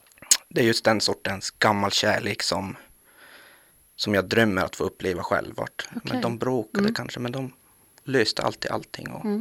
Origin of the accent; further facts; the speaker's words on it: Yrttivaara, Norrbotten County, Sweden; also born or lived in Gällivare; now in Hakkas, Sweden; Jag kommer från Yrtivara, från första början.